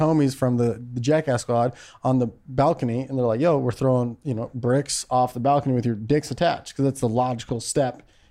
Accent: Naperville, Illinois, United States; And I hate that the fact that I'm from Naperville, Illinois, represent, and that's our big Chicago bean.

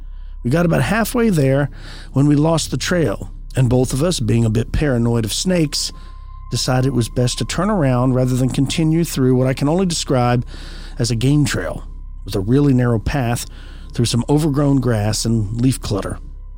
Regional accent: Tennessee, United States; I'm from Tennessee, and like, you know, I'm like, I got it.

